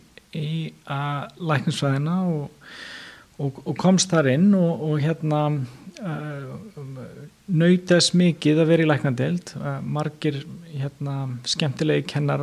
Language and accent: Icelandic; Reykjavík, Capital Region, Iceland; Ég sem sagt fæddur uppalinn í Reykjavík, smáíbúðahverfinu, eyddi reynda miklum tíma í sveit svona á sumrin og svoleiðis og fór síðan í menntaskóla Reykjavík